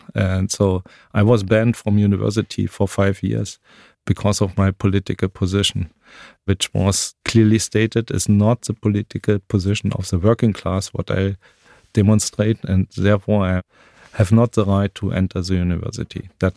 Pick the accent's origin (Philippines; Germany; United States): Germany; English is a second language; East Germany went down in such chaos, because it was my home country.